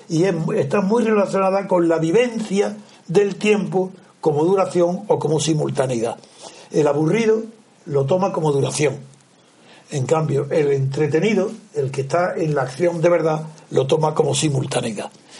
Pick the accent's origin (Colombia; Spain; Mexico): Spain; Yo, claro que yo soy libre como persona sola, pero como español no lo soy.